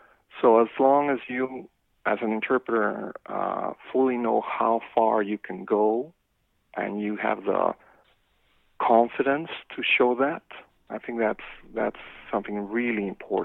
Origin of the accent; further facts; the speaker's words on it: Mexico City, Mexico; now in Oregon, United States; I'm from Mexico City, and I've been working as a freelance interpreter since 1998. So I've been at this for a bit of a while. I've been working here in Oregon since 2006